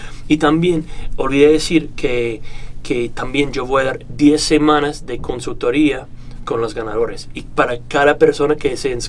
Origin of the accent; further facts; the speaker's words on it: Illinois, United States; born there; now in New York, United States; Nací en Illinois, pero en ese momento vivo y tengo mi empresa en Manhattan.